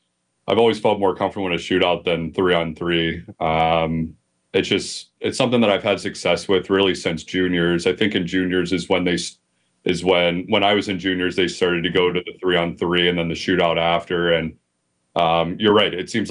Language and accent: English; Pennsylvania, United States; I still have a soft spot for the Pens. I like watching Crosby because of, my hometown team when I was growing up.